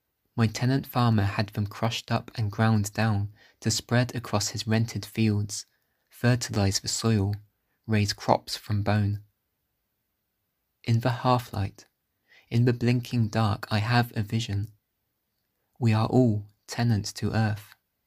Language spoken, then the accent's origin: English; South West England, United Kingdom; So I grew up in the Forest of Dean in Gloucestershire, and I do draw on that location for ideas for my poems.